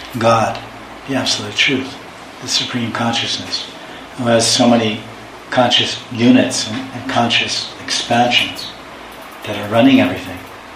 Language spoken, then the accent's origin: English; India; Not mine. I'm Indian. We accept it. We believe it.